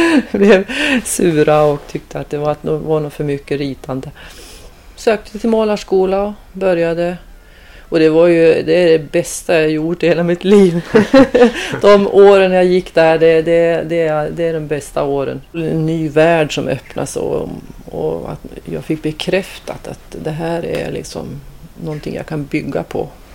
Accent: Sundsvall, Västernorrland County, Sweden; born there; moved away as an adult; Jag var bara 18 år när jag kom hit från Medelpad, då, Sundsvallstrakten där jag är född.

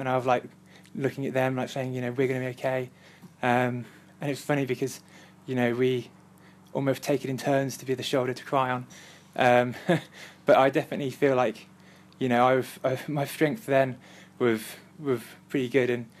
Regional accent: Walsall, West Midlands, United Kingdom; I'm 21 and I'm from Walsall.

